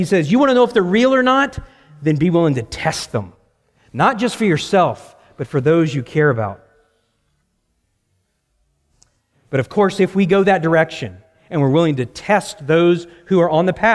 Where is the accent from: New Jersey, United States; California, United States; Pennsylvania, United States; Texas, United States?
Texas, United States; Grapevine; I'm from Grapevine. I know what grapevines look like, okay?